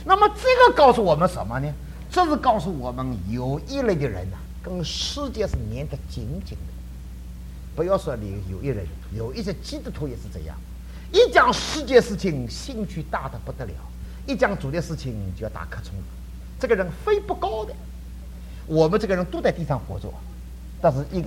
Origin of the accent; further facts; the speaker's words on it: Jiangsu-Zhejiang area, China; now in United States; 这个鳗鱼风干了之后，鳗鱼香的是我们江浙人非常喜欢吃的。哎呀，在美国就吃不到个鳗鱼香的